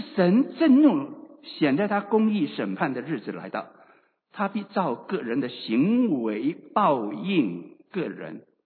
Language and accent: Chinese; China; 特别是我们中国人来说，我们从小没有听过犹太人的律法